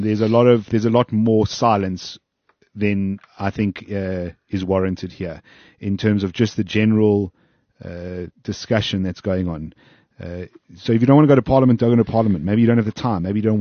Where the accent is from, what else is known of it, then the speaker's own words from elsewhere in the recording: South Africa; I have no other passports. I am South African